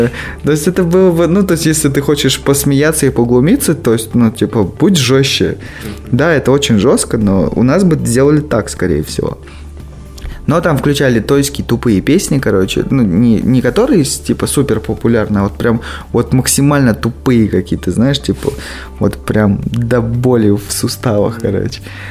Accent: Oral, West Kazakhstan Region, Kazakhstan; Допустим, в Уральске, откуда я родом, там больше принято понятие

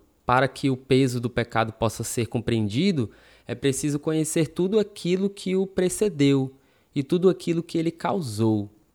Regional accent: Brazil; a gente pode colocar na nossa realidade como brasileiros

